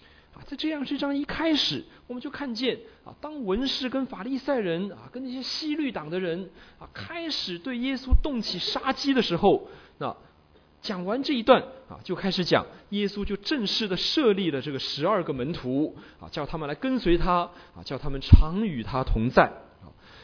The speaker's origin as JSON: {"language": "Chinese", "country": "China", "said": "这个不是我们中国人传统说的那个天伦之乐的那个天伦哈"}